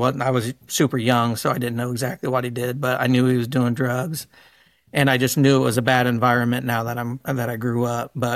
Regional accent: Ohio, United States; I grew up in Preble County, Ohio. It's easier to say Dayton, Ohio, west of Dayton, Ohio

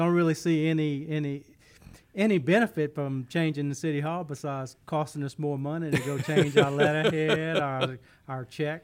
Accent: Addis, Louisiana, United States; I was born in Addis, Louisiana, and I don't plan on going anywhere.

